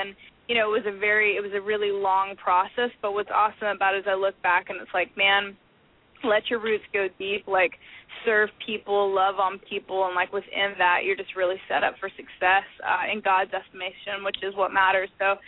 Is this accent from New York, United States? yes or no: no; Fort Worth, Texas, United States; also born or lived in Florida / Rockwall, Texas; We were in Rockwall, Texas. I was born in Florida. We moved to Rockwall, Texas, like around 5, 6. And then I moved to Fort Worth whenever I was like around 7.